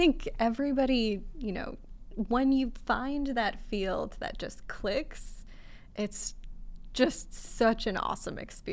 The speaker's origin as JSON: {"language": "English", "region": "Iowa", "country": "United States", "tie": "born or raised there", "also_born_or_lived": "Egypt", "said": "Yeah, so I was born in Egypt, and then my parents immigrated to small town Iowa"}